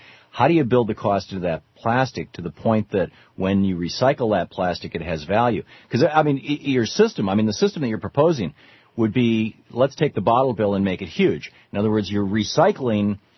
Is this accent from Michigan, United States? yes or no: yes; Michigan, United States; you know, I grew up in Michigan and we were one of the first states to have a bottle bill